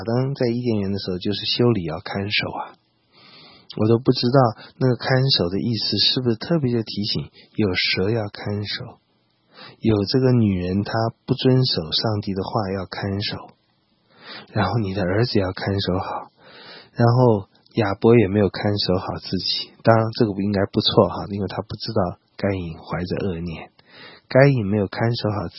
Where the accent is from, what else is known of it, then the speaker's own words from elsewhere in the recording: China; 那我也不会说我们中国人就是啊最可怜的，一天到晚被人家欺负的。